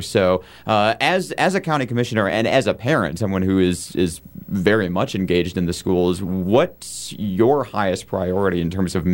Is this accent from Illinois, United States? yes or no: no; Michigan, United States; I grew up in Michigan. I had teachers who worked second jobs there.